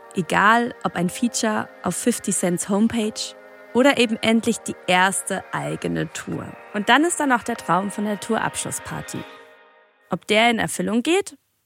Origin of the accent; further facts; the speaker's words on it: Baden-Württemberg, Germany; now in Berlin, Germany; Das Mädchen aus dem 900-Einwohner-Dorf in Baden-Württemberg, das nach Berlin zieht. Ich wollte schon immer weg. Groß geworden bin ich auf dem Bauernhof meiner Großeltern.